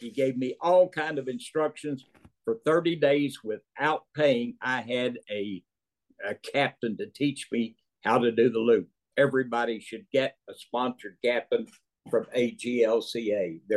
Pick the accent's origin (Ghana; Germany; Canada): Germany; now in United States; Well, I was in Tarpon Springs. I lived there when I came over from Germany.